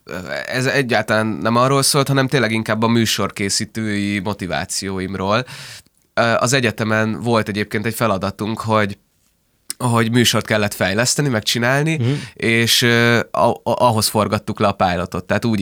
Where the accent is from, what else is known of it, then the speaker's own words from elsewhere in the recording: Budapest, Hungary; Sashalom. Igen. Nagyon szeretem, meg ott nőttem fel, de ez a távoli jövőkép egyébként nagyon beszeretnék költözni a városba, mert most is ott lakom amúgy.